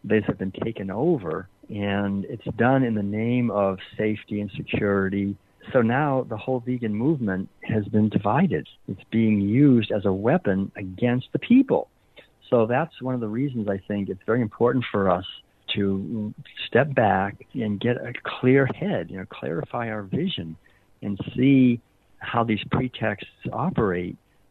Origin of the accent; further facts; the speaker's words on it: Massachusetts, United States; My father owned a whole chain of newspapers. I grew up in Massachusetts